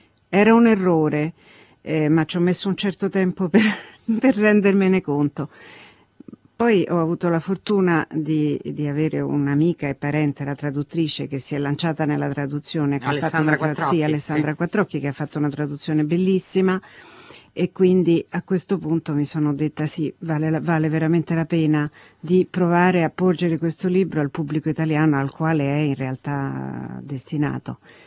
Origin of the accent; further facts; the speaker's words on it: Rome, Lazio, Italy; also born or lived in France / Switzerland; io sono cresciuta nel bilinguismo, sono nata qui a Roma, però i miei genitori ci avevano messo mio fratello ed io alla scuola francese, per cui praticamente abbiamo imparato insieme il francese e l'italiano. Poi sono andata a vivere prima in Francia, poi in Svizzera